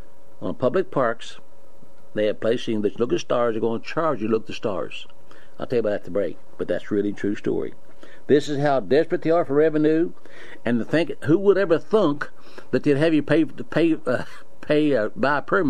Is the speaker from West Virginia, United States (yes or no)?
yes; West Virginia, United States; I guess you could say I'm down in South Central West Virginia. So I guess you say I'm from South.